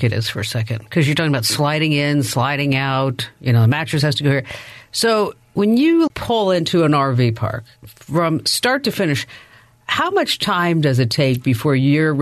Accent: New Jersey, United States; I grew up in New Jersey where you went to the basement

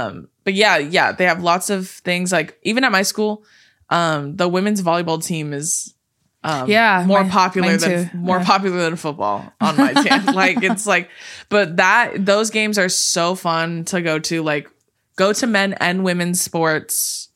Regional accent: West Coast, United States; They were all from different, they were both from the East Coast. I was from the West Coast.

